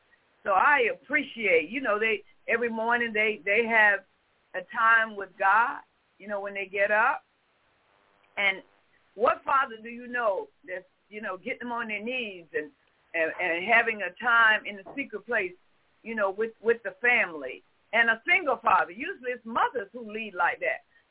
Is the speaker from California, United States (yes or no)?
no; Jacksonville, Florida, United States; I'm from Jacksonville, Florida